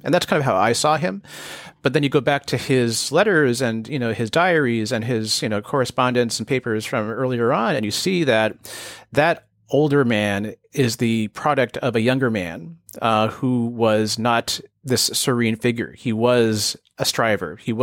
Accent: California, United States; So I grew up in the Bay Area, and I discovered him through the Whole Earth Catalog

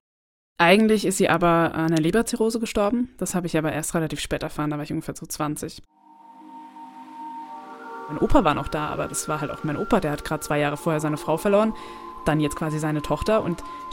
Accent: Fürth, Bavaria, Germany; Ich bin eigentlich in Fürth aufgewachsen, das ist bei Nürnberg, bei meiner Mutter.

